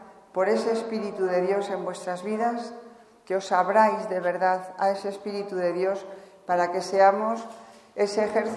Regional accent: Segovia, Castile and León, Spain; pues se produjo en Segovia, que es de donde yo soy

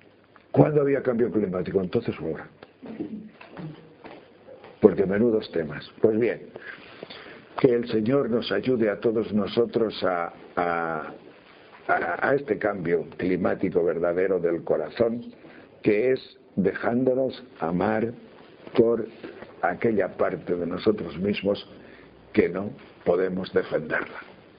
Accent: León, Castile and León, Spain; eso que nosotros somos de León, pero de esos que bajaban con rebaños transhumantes

